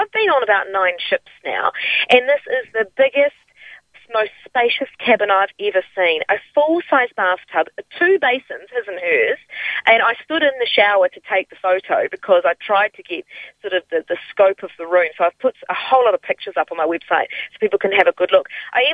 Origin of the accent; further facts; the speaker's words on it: New Zealand; we're from New Zealand and I didn't know how exotic I would find it.